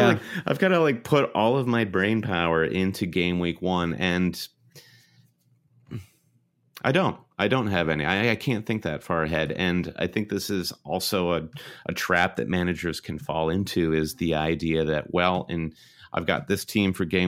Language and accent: English; United States; How does Pulisic look? Because I'm very just emotionally invested as an American there.